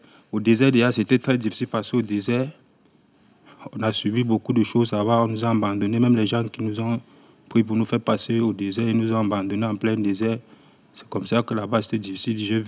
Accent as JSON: {"language": "French", "country": "Cameroon", "tie": "born or raised there", "moved": "as an adult", "lives_now": "France", "said": "comme j'ai grandi dans un pays. Je suis né au Cameroun, c'est la France qui a colonisé le Cameroun, c'est le français qu'on parle là-bas."}